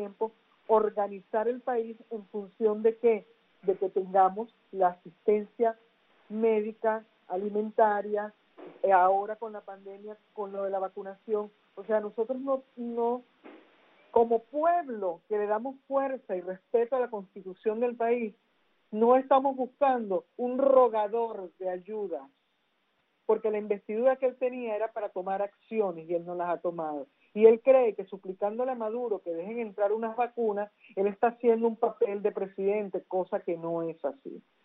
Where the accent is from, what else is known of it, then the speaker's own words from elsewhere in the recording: Venezuela; yo creo que para mí, como muchísimos venezolanos, no solamente en el exilio